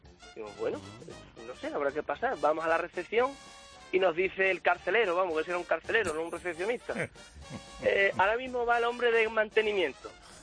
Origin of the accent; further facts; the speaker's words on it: Spain; se nos olvidó todo como buenos españoles